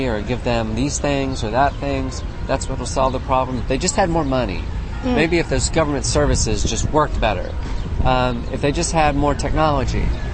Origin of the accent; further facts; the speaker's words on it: North Carolina, United States; I'm actually from North Carolina. Well, I'm from Europe, and my people are from Europe.